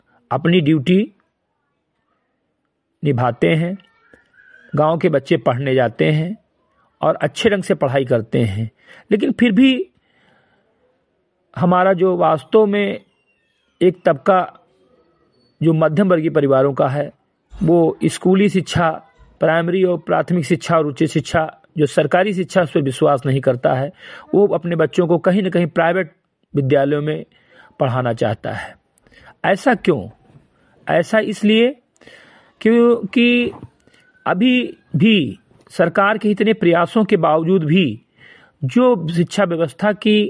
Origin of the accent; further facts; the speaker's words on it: Bahraich, Uttar Pradesh, India; ग्राम सभा सिमरी कटई विकासखंड मीनपुरवा जनपद बहराइच का मूल निवासी हूं तथा एक सामाजिक कार्यकर्ता हूं।